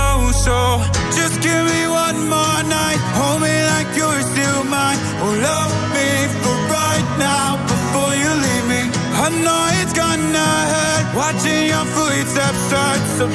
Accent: The Hague, South Holland, Netherlands; now in Leeuwarden, Netherlands; Ik kom oorspronkelijk uit Den Haag.

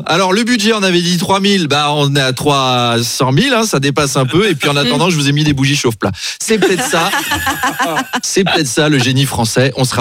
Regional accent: New Caledonia; Moi, je suis calédonien

